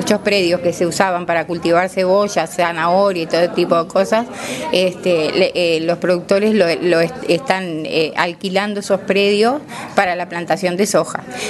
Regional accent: Paso de la Cadena, Canelones, Uruguay; De paso de la cadena, ruta 64, kilómetro 8, departamento de Canelones. Estamos a 12 kilómetros de la capital de Canelones. Y bueno, ahí era una zona típicamente lechera

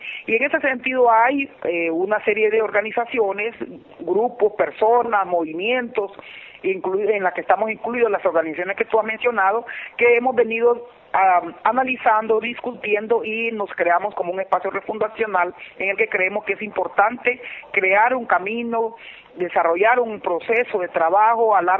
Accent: Honduras; nosotros como hondureños vamos a tener que tener pasaporte para entrar a esos territorios

